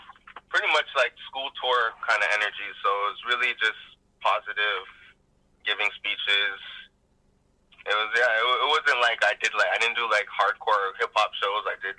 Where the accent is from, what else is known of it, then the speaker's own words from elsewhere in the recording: Montreal, Quebec, Canada; I don't know about bigger, but because I'm from Montreal, Toronto people that's listening, you guys aren't going to be too angry here, but yes, I think Montreal is better.